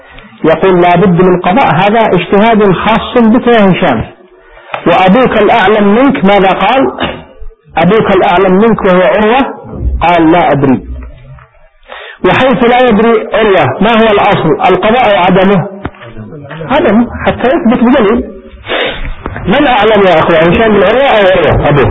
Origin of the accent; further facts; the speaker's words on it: Yemen; من العصر إلى المغرب أذن عندنا في اليمن مثلا